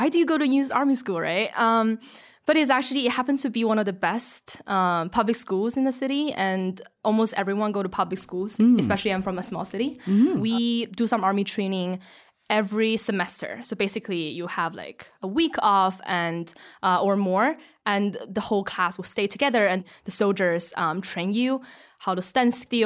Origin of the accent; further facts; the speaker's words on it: Qinhuangdao, Hebei, China; I was born and raised in a city called Qinhuangdao, which is 2 hours away east of Beijing. It is the beginning part of Great Wall, and it's right next to the sea. It's absolutely beautiful. It's a small city.